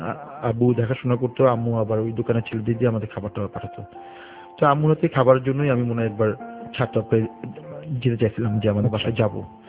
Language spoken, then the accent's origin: Bangla; Dhaka, Dhaka Division, Bangladesh; যেহেতু আমি ঢাকার স্থানীয় ছেলে।